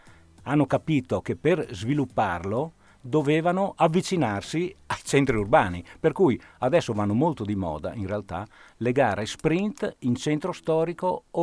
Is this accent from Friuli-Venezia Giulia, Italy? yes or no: yes; Udine, Friuli-Venezia Giulia, Italy; Allora, io sono di Udine